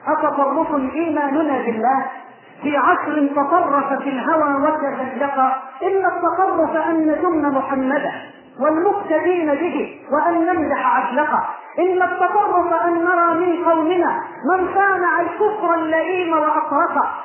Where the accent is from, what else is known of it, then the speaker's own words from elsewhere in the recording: Egypt; بلدنا مصر